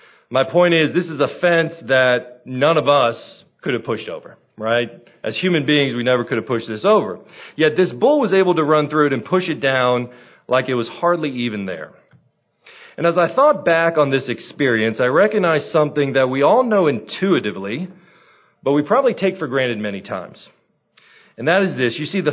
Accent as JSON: {"language": "English", "town": "Port St. Lucie", "region": "Florida", "country": "United States", "tie": "born or raised there", "said": "I grew up in Florida in a town called Port St. Lucie, or as my father affectionately referred to it, Port St. Lousy. But it was a great place to grow up."}